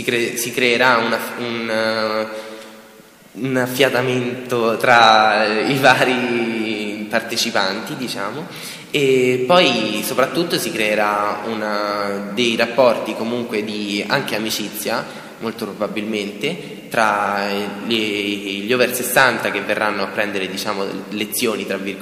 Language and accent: Italian; Viterbo, Lazio, Italy; io ho 17 anni e vengo da Viterbo, frequento questo liceo, il Liceo Mariano Buratti.